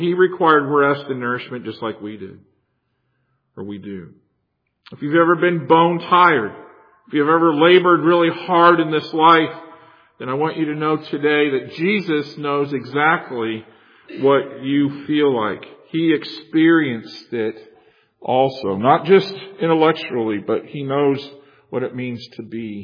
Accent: Florida, United States; I grew up in Florida, and even to this day, when I go back and visit, and I get down by the ocean

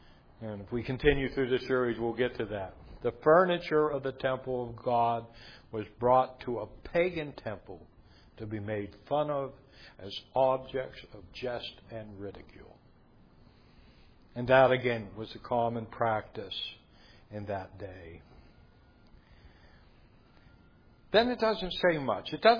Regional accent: United States; when I grew up in America, you can be whatever you want to be

